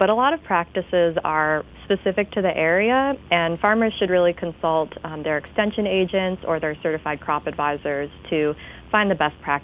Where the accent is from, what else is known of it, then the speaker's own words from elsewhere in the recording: Traverse City, Michigan, United States; I grew up in Traverse City, so I really have a soft spot in my heart for those cherry trees